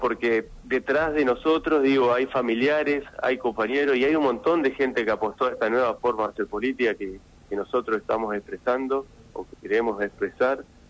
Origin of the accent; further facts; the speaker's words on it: Rosario del Tala, Entre Ríos, Argentina; now in Santa Fe, Argentina; hace 12 años que vivo en Santa Fe, nací y me crié en Rosario del Tala, Entre Ríos, y bueno, y elegí a Santa Fe como la ciudad para vivir.